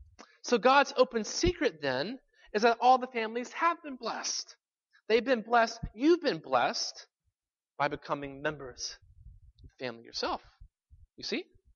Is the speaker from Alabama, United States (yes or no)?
yes; Birmingham, Alabama, United States; the Birmingham Barons, the AA team in my hometown